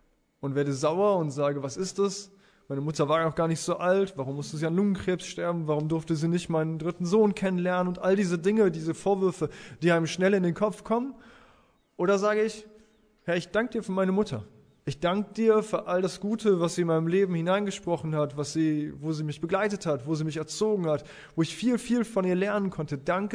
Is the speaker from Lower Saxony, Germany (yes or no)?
no; Viersen, North Rhine-Westphalia, Germany; Ich bin 39 Jahre alt, ich komme aus Viersen